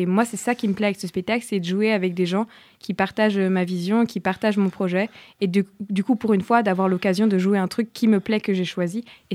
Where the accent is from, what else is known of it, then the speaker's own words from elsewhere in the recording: Switzerland; moi, je suis française et suisse, mais j'ai grandi en Suisse.